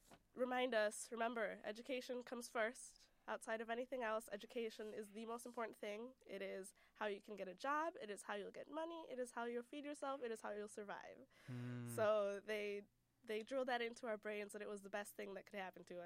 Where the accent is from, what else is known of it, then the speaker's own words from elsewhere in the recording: Racine, Wisconsin, United States; Well, I think Racine is very, very unique in the way that you don't have just one race dominating the rest. You have a mix of everyone. It's very diverse.